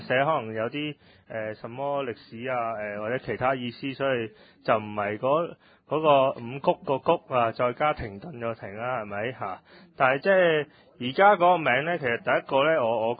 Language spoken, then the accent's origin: Cantonese; Yuen Long, New Territories, Hong Kong; 即係話我哋元朗人物斷糧咁樣